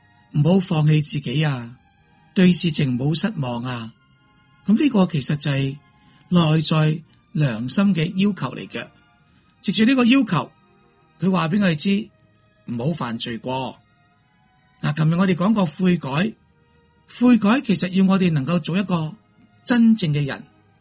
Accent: China; 咁其实上主旨意喺我哋中国人嚟讲咧，就系上天嘅意旨

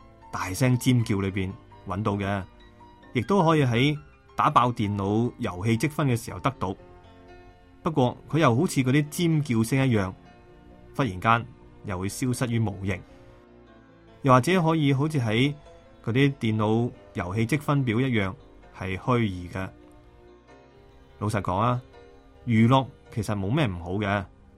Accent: Hong Kong; 我们香港人并不快乐

